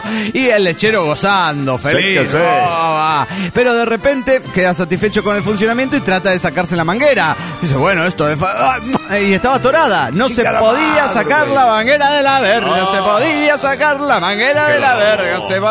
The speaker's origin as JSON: {"language": "Spanish", "country": "Chile", "said": "de Chile, po."}